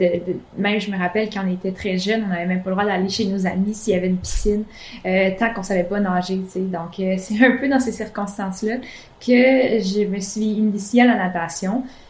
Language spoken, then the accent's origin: French; Pont-Rouge, Quebec, Canada; avant l'âge de 14 ans, je m'entraînais une fois semaine dans mon club de ma ville natale, à Pont-Rouge.